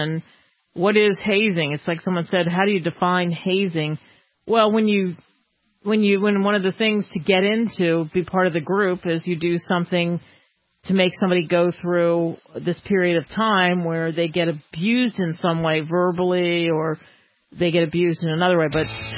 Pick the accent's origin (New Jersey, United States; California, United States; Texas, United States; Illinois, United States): New Jersey, United States; Here's one from Kevin, listening to us in the Garden State, my home state.